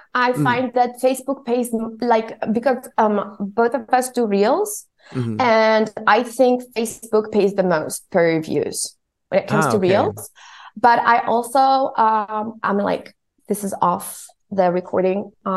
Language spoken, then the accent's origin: English; Tunisia; because like I was born and raised in Tunisia, and I was in South Africa